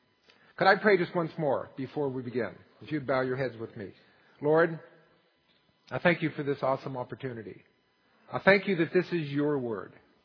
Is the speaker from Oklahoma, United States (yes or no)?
no; Palm Springs, California, United States; also born or lived in Seattle, United States; now in Orange County, United States; I grew up in Palm Springs, where we did a lot of sweating, especially in the summertime. And so I told people that when I left Palm Springs to move to Seattle